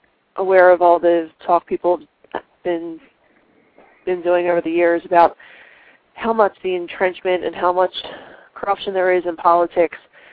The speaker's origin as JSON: {"language": "English", "town": "Philadelphia", "region": "Pennsylvania", "country": "United States", "said": "I'm from Philadelphia."}